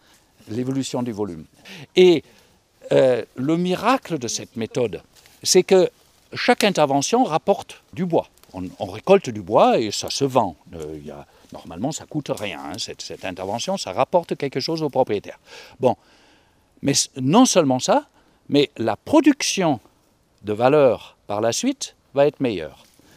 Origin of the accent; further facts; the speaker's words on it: Germany; accent: German; French is a second language; moi je suis allemand, d'où mon accent, et je suis né peu de temps après la guerre